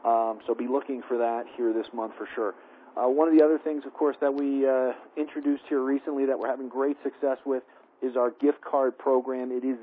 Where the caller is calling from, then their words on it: Colorado, United States; I'm calling in from Colorado this evening and excited to share some great information with you.